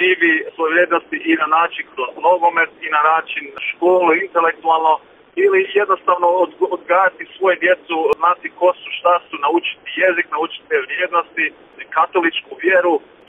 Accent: Croatia; Ja sam ponosan, Hrvat, ja se tako osjećam

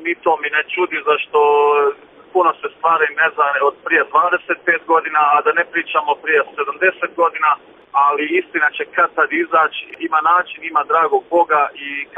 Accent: Croatia; Ja sam ponosan, Hrvat, ja se tako osjećam

